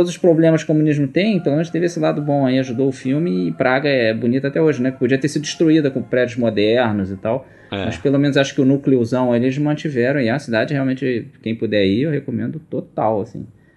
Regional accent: Brazil; Cara, não vai acontecer nada, a gente é brasileiro aqui, bota a camisa do Brasil, tá tudo certo.

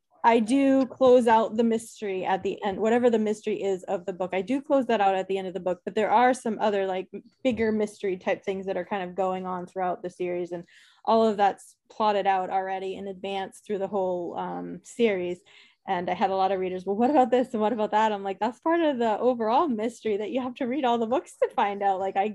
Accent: Boston, Massachusetts, United States; accent: Boston; I haven't figured out a way to put my Boston accent in yet

